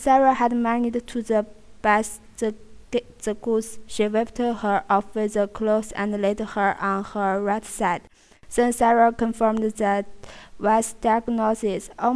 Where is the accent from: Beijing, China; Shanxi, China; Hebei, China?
Hebei, China; Baoding; My hometown is Baoding in Hebei province, which is an ancient city with 1,000 years of history.